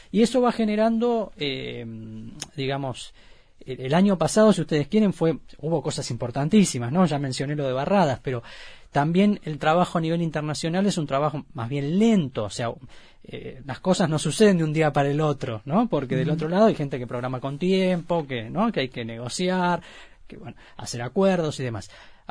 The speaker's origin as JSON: {"language": "Spanish", "country": "Argentina", "lives_now": "Uruguay", "said": "ya porto con orgullo el pasaporte de este país. Pero aparte porque como buen argentino estamos enamorados de Uruguay."}